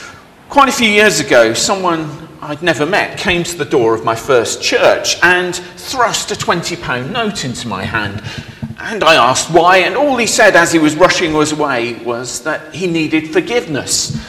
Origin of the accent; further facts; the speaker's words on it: United Kingdom; The first being British, and on the whole, we don't like talking about money that much.